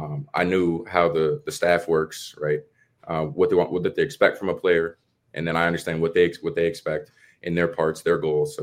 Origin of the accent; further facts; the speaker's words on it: New Hampshire, United States; Yeah, I loved it. New Hampshire gets a lot of hate, though, for, you know, a lot of people don't know where New Hampshire is, really.